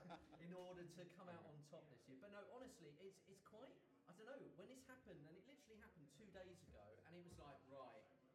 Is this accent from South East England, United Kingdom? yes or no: yes; South East England, United Kingdom; I'm from Kent, by the way.